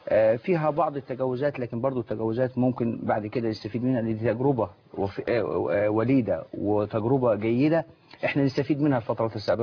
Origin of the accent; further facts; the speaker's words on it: Qena Governorate, Egypt; عندنا في الصعيد في قنا الدائره الشماليه